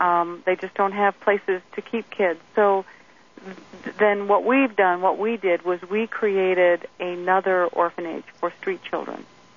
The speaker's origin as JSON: {"language": "English", "town": "Toledo", "region": "Ohio", "country": "United States", "tie": "born or raised there", "said": "I grew up in poverty. I was born in Toledo, Ohio, and it was a very, I was dirt poor, and that what I mean by that is I had no grass."}